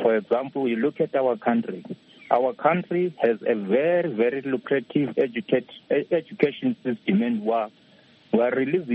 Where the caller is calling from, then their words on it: Johannesburg, Gauteng, South Africa; I'm calling you from Houghton Estates in South Africa, Joburg.